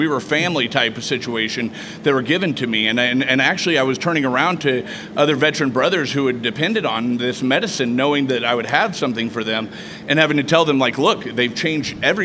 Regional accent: California, United States; I'm from the Emerald Triangle, and a lot of the farmers came up and they said, yeah, you know what, we'll get behind this.

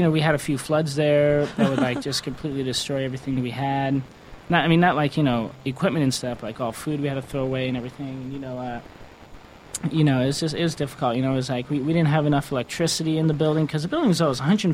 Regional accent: Chicago, Illinois, United States; I'm from Chicago area. So born and raised, where I grew up with my family, my dad was a steelworker, my mom was a high school teacher.

